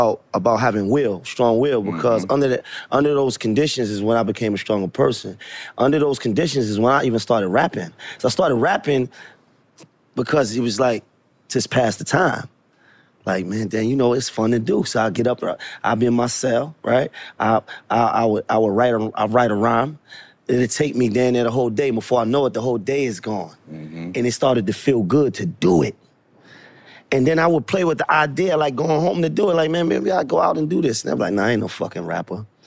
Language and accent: English; Brooklyn, New York, United States; I'm a Knicks fan and Nets fans. I'm from Brooklyn.